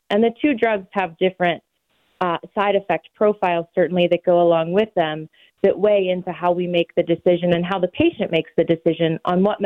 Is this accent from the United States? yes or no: yes; Blairsville, Pennsylvania, United States; I grew up in Blairsville, Pennsylvania, so right outside the city, about an hour, and about 3,500 people.